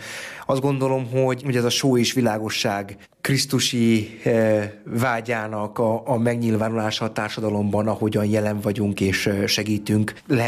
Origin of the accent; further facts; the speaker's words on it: Szabolcs-Szatmár-Bereg, Hungary; Nagyon erősen kötődöm Kelet-Magyarországhoz, Észak-Kelet-Magyarországhoz. Szabolcsi, szatmári születésű, származású vagyok. Néhai nagyanyám ózdi születésű volt.